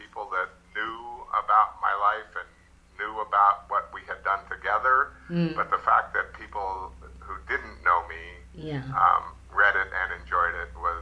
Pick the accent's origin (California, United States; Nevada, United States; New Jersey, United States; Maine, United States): Nevada, United States; Reno; when I was a 16-year-old kid growing up in Reno, Nevada.